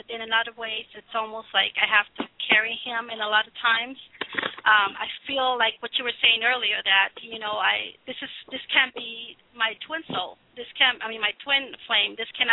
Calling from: Tucson, Arizona, United States; I'm calling from Tucson, Arizona.

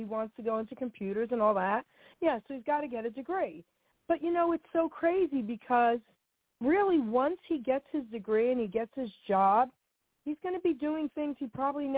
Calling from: New Jersey, United States; I'm calling from New Jersey.

